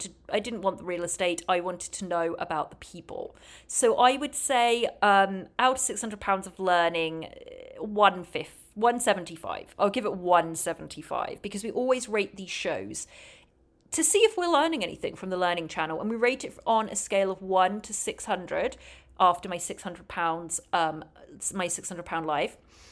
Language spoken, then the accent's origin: English; England, United Kingdom; I'm an English girl that runs a podcast about TLC shows.